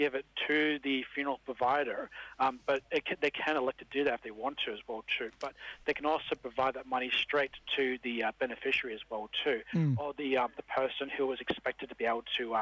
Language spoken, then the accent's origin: English; Queensland, Australia; now in Sydney, Australia; I'm a Dungari man, and I live down in Sydney as well too